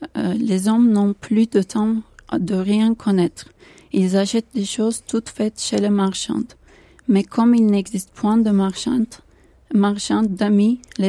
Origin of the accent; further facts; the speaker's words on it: Turkey; French is a second language; Je viens de la Turquie